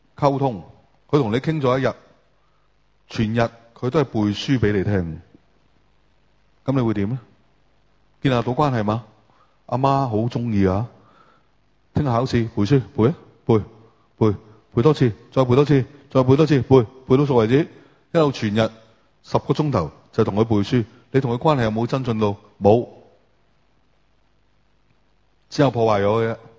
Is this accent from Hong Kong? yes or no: yes; Hong Kong; 我哋香港人好现实噶。